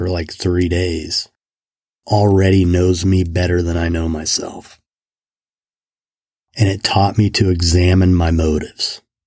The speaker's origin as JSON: {"language": "English", "town": "Kokomo", "region": "Indiana", "country": "United States", "said": "I'm a kid from Kokomo, Indiana. I had seen him in concert in high school."}